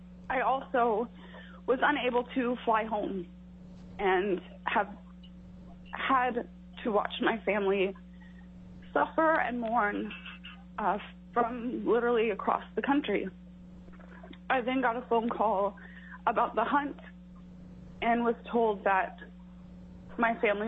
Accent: Alaska, United States; from COVID-19 to ongoing disparities in my home state.

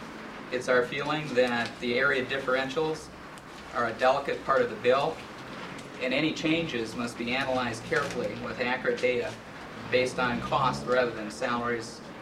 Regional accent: Galena, Alaska, United States; I'm from Galena, Alaska.

